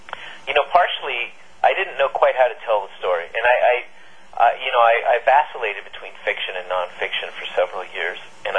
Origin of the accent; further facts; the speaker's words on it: Tijuana, Baja California, Mexico; also born or lived in San Diego, United States; Originally, like I said earlier, I was born in Tijuana. I was raised back and forth between San Diego and Tijuana, and I didn't really understand much difference between the two until later.